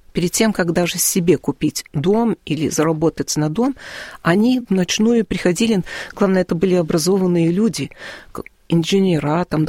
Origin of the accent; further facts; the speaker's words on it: New York, United States; мы росли в Куинс, в Нью-Йорке, это часть Нью-Йорка